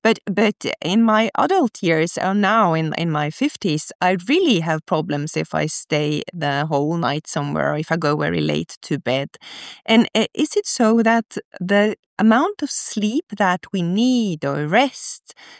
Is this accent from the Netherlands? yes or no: no; Norway; I come from Norway.